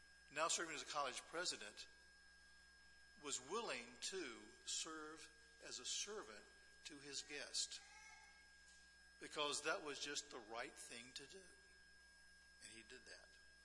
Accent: the South, United States; I'm from the South, so maybe I have a reason to be involved in all that stuff.

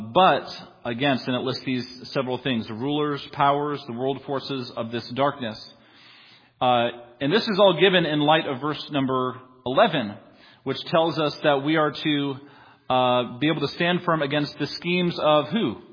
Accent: Northeast, United States; I grew up in the Northeast and we used to see them all the time.

